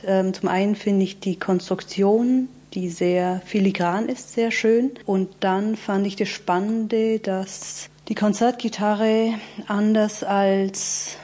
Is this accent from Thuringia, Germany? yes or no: no; Bavaria, Germany; now in Berlin, Germany; Ich komme ja aus dem Allgäu.